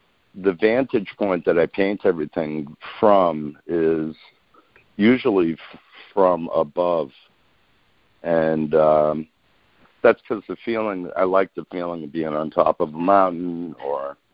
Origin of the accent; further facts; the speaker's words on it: New Hampshire, United States; I grew up on the New Hampshire seacoast, and it was very. It was a lonely kind of place to be, you know.